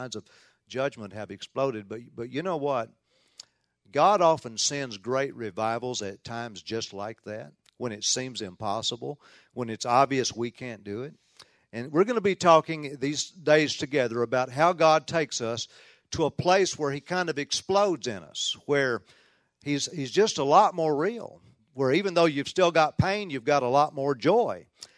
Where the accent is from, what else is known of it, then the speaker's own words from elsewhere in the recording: Tennessee, United States; accent: southern; also born or lived in Oklahoma, United States; Now, I am from Tennessee. You might detect just a little bit of a southern accent.